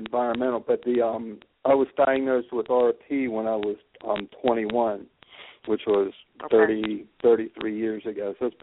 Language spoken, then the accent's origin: English; Maryland, United States; I'm from Maryland.